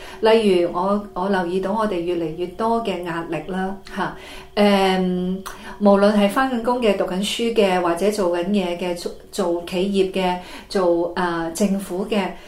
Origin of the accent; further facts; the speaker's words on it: Hong Kong; also born or lived in England; 我自己呢是属于新移民的下一代，咁就在大约八岁的时候，七十年代末来香港的，咁我在香港长大